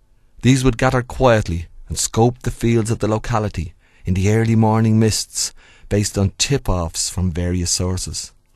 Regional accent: Dublin, Leinster, Ireland; I hope you will enjoy the stories for what they are, stories about youth and growing up in North Dublin.

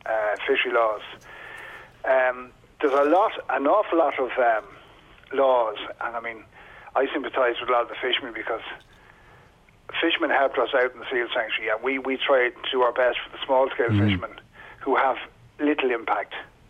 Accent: Skerries, Leinster, Ireland; I'm from Skerries, and I remember the harbour in Skerries covered mm. in full of boats.

